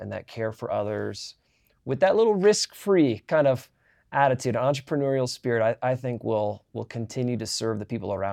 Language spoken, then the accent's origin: English; Iowa, United States; Well, I grew up in Iowa, so Field of Dreams is right up my alley.